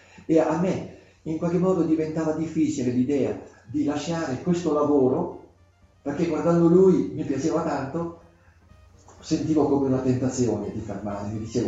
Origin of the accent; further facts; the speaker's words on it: Veneto, Italy; ho fatto lì le elementari. Sotto le montagne, le prealpi, quando la pianura veneta comincia a salire verso le Dolomiti.